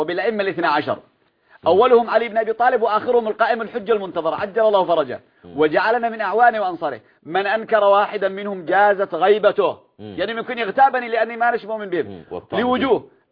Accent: Yemen; لانني انا اليماني، انا من اليمن

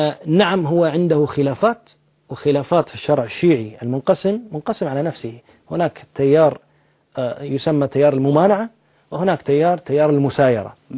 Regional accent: Bahrain; أعتقد أن نحن عندنا في البحرين إشكالية في الجانب القانوني

